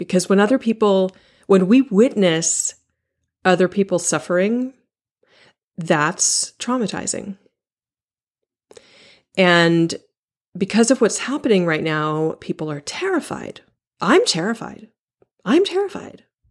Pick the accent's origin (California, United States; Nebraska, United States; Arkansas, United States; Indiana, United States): California, United States; Now, I grew up in California. I grew up in earthquake country. I was used to earthquakes.